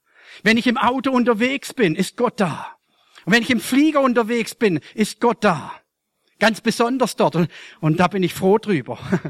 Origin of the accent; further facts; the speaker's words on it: Germany; da versuchen wir als Deutsche sowieso sofort das alles zu erklären.